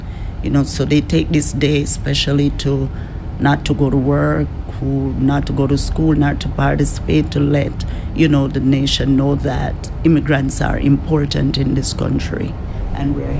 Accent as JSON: {"language": "English", "country": "Jamaica", "moved": "yes", "said": "I'm originally from Jamaica."}